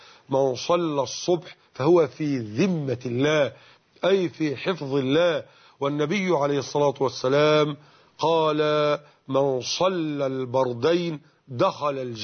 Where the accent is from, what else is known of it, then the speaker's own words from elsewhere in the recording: Mit Hadid, Dakahlia, Egypt; في قريتنا ميت حديد دقهلية